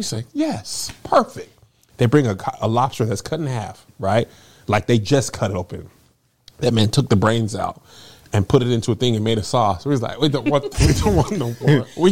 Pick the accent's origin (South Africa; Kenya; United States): United States; American sushi's American, and I'm American.